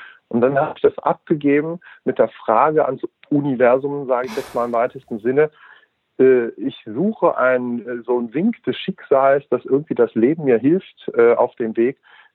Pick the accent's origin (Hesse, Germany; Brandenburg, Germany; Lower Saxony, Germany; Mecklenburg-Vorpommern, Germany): Lower Saxony, Germany; Göttingen; Und ich bin 46, ich komme aus Göttingen.